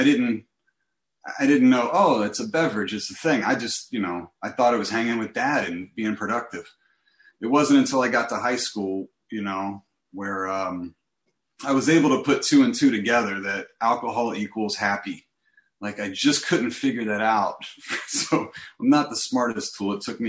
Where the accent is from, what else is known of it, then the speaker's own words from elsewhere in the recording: East Coast, United States; I don't know if they do that on the West Coast, but I grew up on the East Coast.